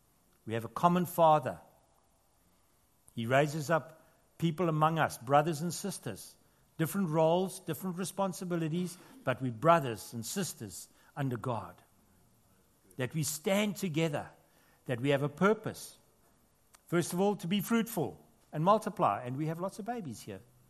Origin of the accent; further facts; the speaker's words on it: South Africa; now in Australia; South Africans, or we call ourselves Sozzies. That means we're South African Aussies.